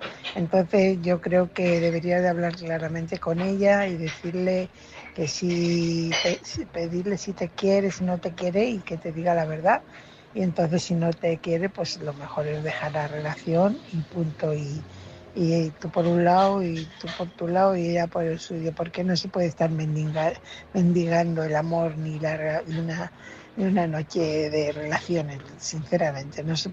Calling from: Fuenlabrada, Community of Madrid, Spain; corresponsal de Fuenlabrada.

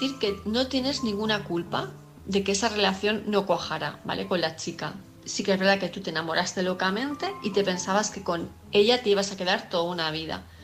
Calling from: Palma de Mallorca, Balearic Islands, Spain; de Palma de Mallorca

